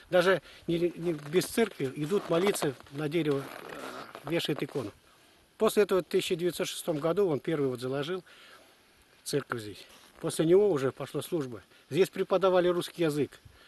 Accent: Kashaeva, Russia; я уроженец этой деревни. Мои предки со стороны отца и деда, отца и матери, все отсюда.

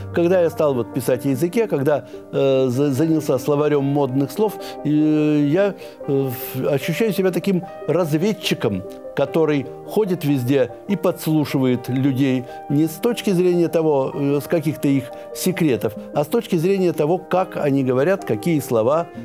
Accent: Siberia, Russia; я сибиряк, и в детстве слышал от простых людей, если что-то пересолено, говорили «галимая соль».

